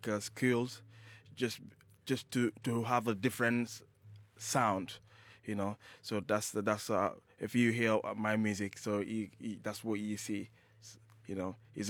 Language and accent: English; Tambacounda, Senegal; born there; English is a second language; But when I born in Senegal, so it's a lot of different ethnicity, and the place I born in Senegal is Tambacounda.